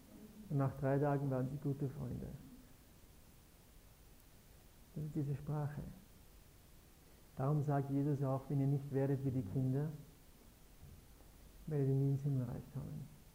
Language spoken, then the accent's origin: German; Ramsau, Styria, Austria; Wir sind beide hier geboren. Ich bin im Haus geboren, wo ich wohne. Die Hannelore 10 Minuten daneben in so einem Talbauernhof aufgewachsen. Ich kenne fast alle Leute hier. In der Ramsau kenne ich alle Leute. Da gibt es nur 2000.